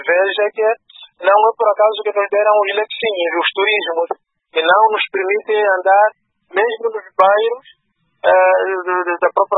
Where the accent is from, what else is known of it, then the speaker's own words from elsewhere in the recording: Angola; Eu acho que nós devíamos ser, enquanto angolanos, devíamos ser diferentes